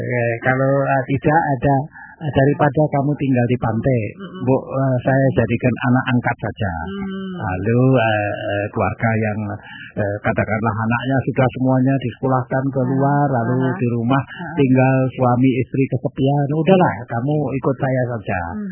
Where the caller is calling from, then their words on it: Tulungagung, East Java, Indonesia; Jadi ada luapan Bengawan Solo di daerah saya kayak Trenggalek, saya Tulungagung aman, Pak, ya.